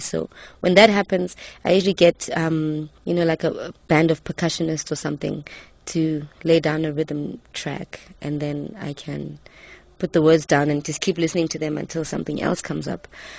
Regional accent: South Africa; it kind of feels like, as a South African, my space, and I'm sure that a lot of South Africans feel this way

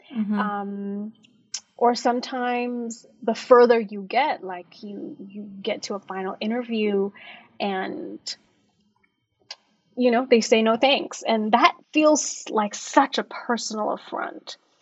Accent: Kuala Lumpur, Malaysia; So I'm Malaysian. I was born in Kuala Lumpur.

